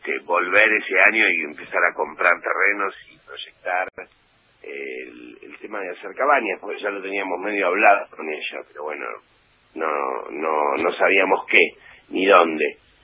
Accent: Buenos Aires, Argentina; Yo me crié en Caballito, en la calle, jugando a la pelota.

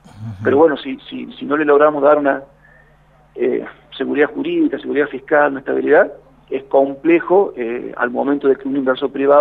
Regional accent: Jujuy, Argentina; Jujuy es muy importante que crezca, somos todos jujeños

